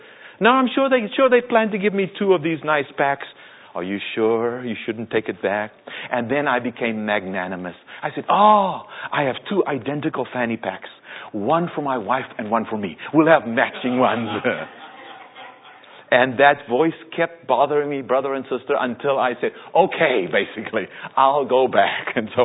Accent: South Africa; when I was growing up in South Africa

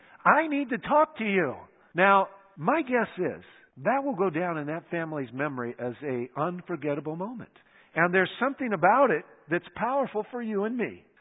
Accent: United States; And besides, I'm an American, so we like our space.

